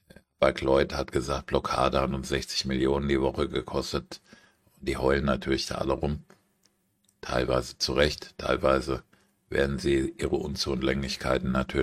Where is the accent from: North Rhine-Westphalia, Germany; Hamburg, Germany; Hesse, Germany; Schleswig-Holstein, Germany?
Hesse, Germany; Frankfurt am Main; Ich bin in Frankfurt am Main aufgewachsen